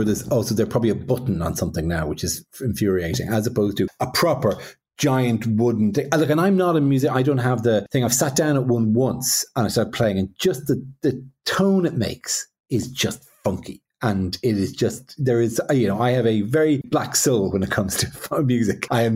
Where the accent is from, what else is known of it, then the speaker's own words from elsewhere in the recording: Ireland; now in London, United Kingdom; I'm prominently Irish in London.